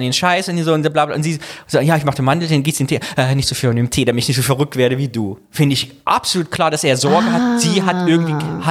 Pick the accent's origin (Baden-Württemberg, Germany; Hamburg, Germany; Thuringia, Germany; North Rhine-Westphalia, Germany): Thuringia, Germany; Das ist einer meiner Kindheitserinnerungen. Wir hatten bei uns in Thüringen immer so einen Holzperlenvorhang